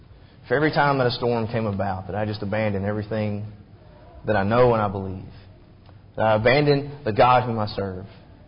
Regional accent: Kentucky, United States; Where I grew up in Kentucky, we used to have this little service station in town.

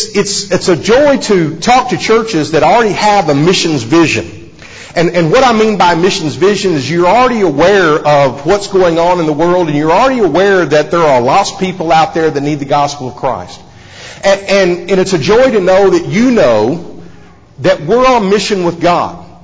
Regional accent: Texas, United States; moved away as an adult; I'm from Texas, but I've lived I was just doing the math a second ago on the front row there, and I've lived in Tennessee more than half of my life. I still claim Texas.

